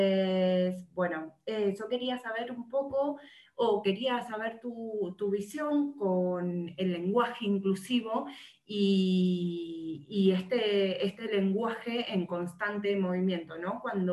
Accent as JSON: {"language": "Spanish", "country": "Argentina", "lives_now": "Spain", "said": "Yo soy argentina, vivo en España. Y cuando llegué aquí a España me daba vergüenza hablar muchas veces."}